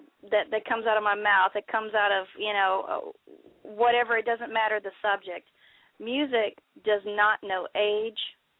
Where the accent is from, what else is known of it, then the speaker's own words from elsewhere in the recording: Kentucky, United States; you know, I'm from Kentucky.